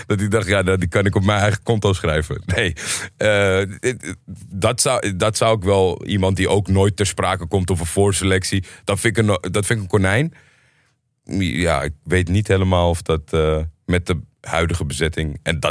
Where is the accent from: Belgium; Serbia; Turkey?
Turkey; Als Turk kan je niet kiezen bij elk teleurstellend resultaat dat je niet kijkt.